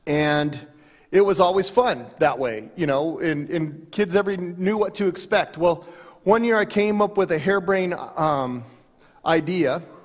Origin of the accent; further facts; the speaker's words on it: Denver, Colorado, United States; and you know, we're from Denver.